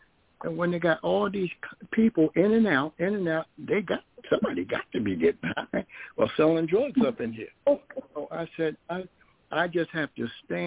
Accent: New Jersey, United States; well, I was raised in Jersey, and I moved to New York

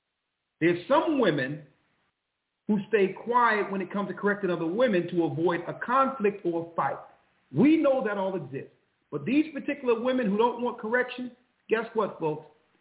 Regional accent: Philadelphia, Pennsylvania, United States; I grew up in North Philly.

